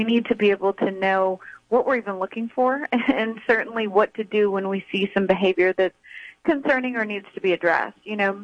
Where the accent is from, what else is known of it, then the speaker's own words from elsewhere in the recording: Houston, Texas, United States; I grew up in Houston, went to a private school out in the Woodlands, very expensive college prep school